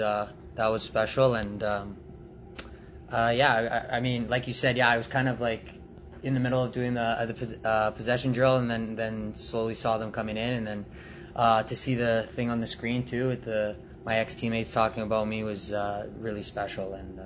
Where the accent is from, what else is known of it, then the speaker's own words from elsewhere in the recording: Newmarket, Ontario, Canada; it's really special to do it for my hometown team. I'm a proud York Region boy. I like to say that I'm from Newmarket